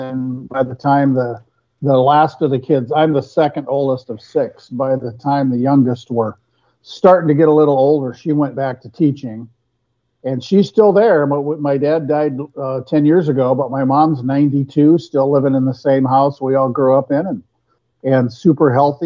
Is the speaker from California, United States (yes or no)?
no; Graettinger, Iowa, United States; A little town in northwest Iowa, Grettinger, Iowa.